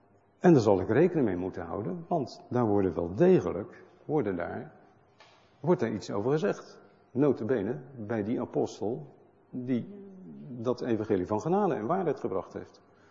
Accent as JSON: {"language": "Dutch", "country": "Netherlands", "said": "Maar ik ben Nederlander, dat is niet zo interessant."}